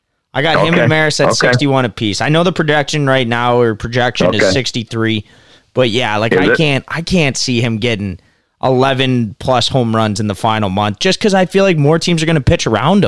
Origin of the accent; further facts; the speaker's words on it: Canada; I like the Jays just because we're Canadian